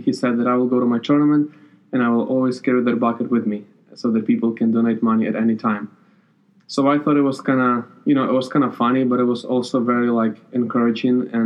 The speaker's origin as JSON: {"language": "English", "country": "Ukraine", "tie": "born or raised there", "said": "My hometown has approximately a population of, I want to say, 66,000 people. It's in the middle of Ukraine, so it's really convenient to go to any part of Ukraine."}